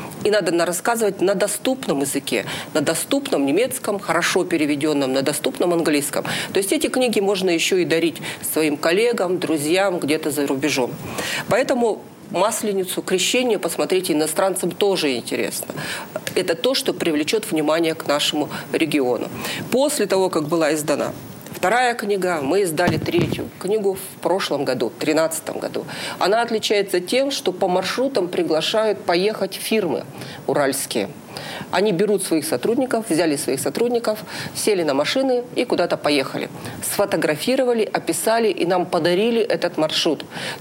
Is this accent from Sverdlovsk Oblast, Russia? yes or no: yes; Yekaterinburg, Sverdlovsk Oblast, Russia; я, которая родилась в Екатеринбурге, которая живет на Урале уже много лет